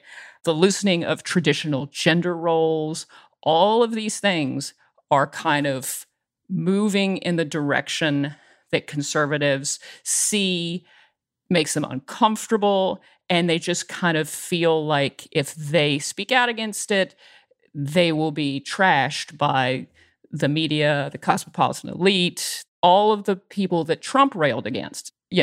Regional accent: Tennessee, United States; also born or lived in Alabama; So now, I grew up in Tennessee and Alabama mostly. I come from a family of hardcore Republicans.

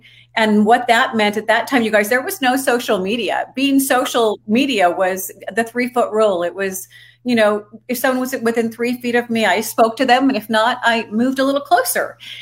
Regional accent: Montana, United States; I grew up in Montana, one of seven children. We were just raised to work, had to buy all of my own toiletries by age 12, my own clothes by age 14.

